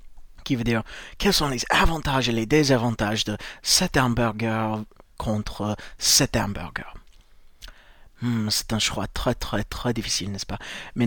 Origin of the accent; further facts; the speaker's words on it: United States; je suis américain